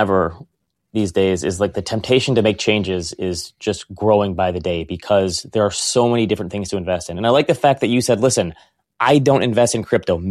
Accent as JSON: {"language": "English", "region": "Michigan", "country": "United States", "said": "I'm from Michigan, so the … was a big thing for us here when they first came out."}